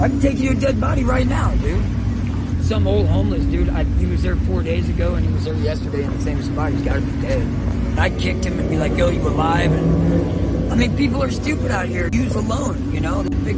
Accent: United States; now in San Francisco, United States; Louisiana, Texas area.

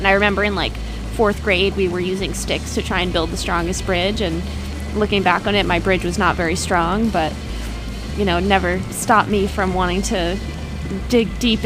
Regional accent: New Jersey, United States; Yeah, a lot of people, like, I'll tell them I'm from New Jersey, and they'll say, oh, yeah, I've been to New Jersey.

